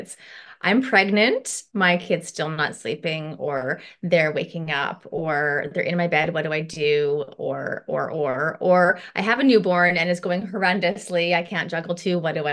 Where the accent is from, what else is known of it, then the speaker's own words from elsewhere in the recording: Canada; I'm a Canadian and a twin mama.